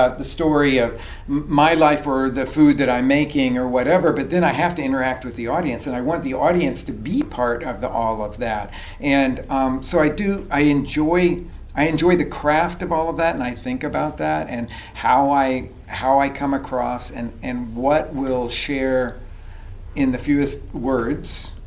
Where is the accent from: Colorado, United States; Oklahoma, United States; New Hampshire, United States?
Oklahoma, United States; Oklahoma City; I come from Oklahoma City